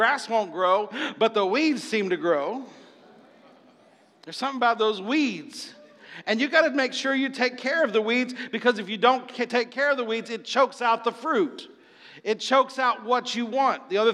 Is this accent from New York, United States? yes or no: no; Illinois, United States; It's a lot of cotton, but I grew up in the cornfields of Illinois.